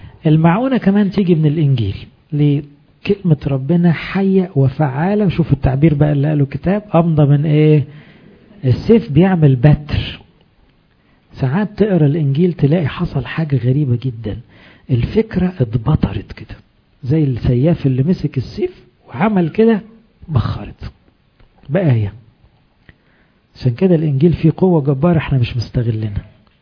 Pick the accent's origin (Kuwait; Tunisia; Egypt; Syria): Egypt; مشكلتنا كمصريين كمان ان احنا نتحسر على روحنا بسرعة